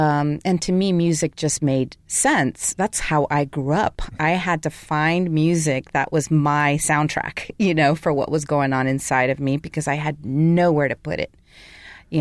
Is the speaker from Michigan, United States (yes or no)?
no; California, United States; I think that's what I heard growing up in the Bay Area